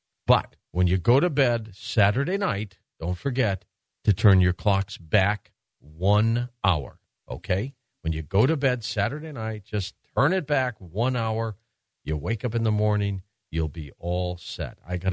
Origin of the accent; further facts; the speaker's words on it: Detroit, Michigan, United States; And I'm from Detroit, as you know.